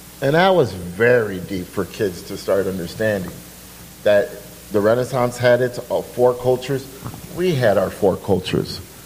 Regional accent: Chicago, Illinois, United States; Okay, I was born in Humboldt Park.

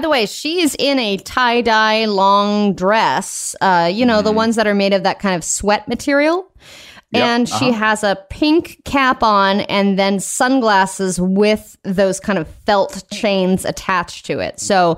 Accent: Georgia, United States; She might be from my hometown in Georgia.

